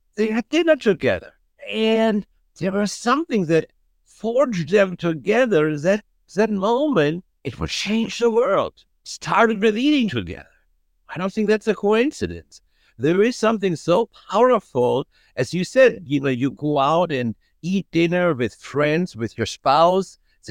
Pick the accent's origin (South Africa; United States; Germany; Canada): Germany; English is a second language; moved away; The taste is exactly the same as I remember it growing up in Germany. I haven't had these specific tastes in 40 years.